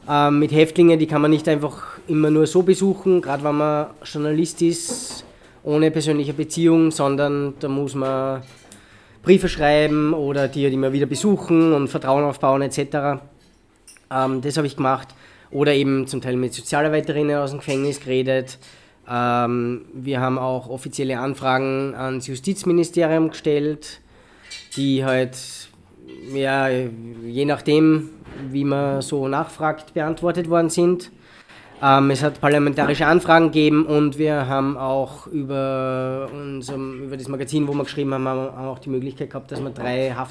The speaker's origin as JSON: {"language": "German", "region": "Salzburg", "country": "Austria", "lives_now": "Vienna, Austria", "said": "ich wohne in Wien und bin eigentlich aus Salzburg."}